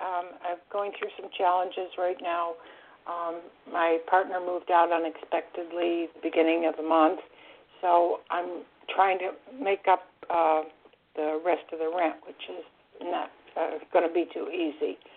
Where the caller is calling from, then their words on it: Florida, United States; I'm calling from Florida.